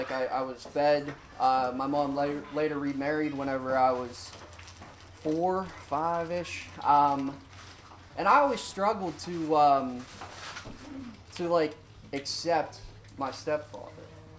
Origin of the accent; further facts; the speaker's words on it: Blairsville, Pennsylvania, United States; born there; I was born in Blairsville, Pennsylvania. Small town, bottom part of Indiana County. Wasn't a whole lot going on there, you know, it's just your typical small town.